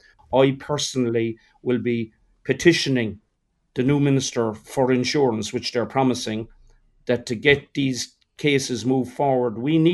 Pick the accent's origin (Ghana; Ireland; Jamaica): Ireland; We're Irish. We always look, when we get the set of rules, we always look for a way around them immediately.